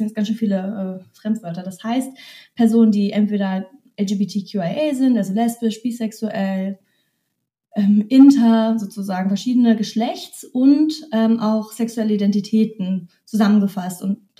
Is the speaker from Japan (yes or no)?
yes; Tokyo, Japan; also born or lived in Hong Kong; Also ich bin im Ausland aufgewachsen, in Tokio und Hongkong.